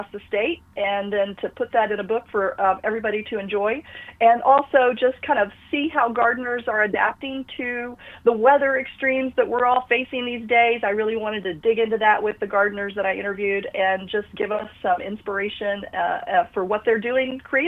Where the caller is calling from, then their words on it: Austin, Texas, United States; I'm calling from Austin. That's where I live.